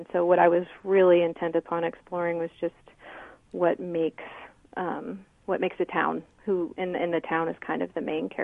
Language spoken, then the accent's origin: English; Fort Wayne, Indiana, United States; the impetus for it was in my hometown of Fort Wayne, Indiana.